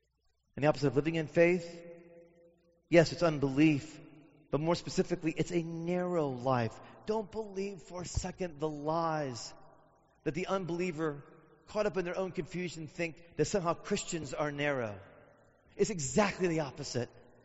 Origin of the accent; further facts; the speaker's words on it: United States; I'm an American, so of course, I do everything that I'm told.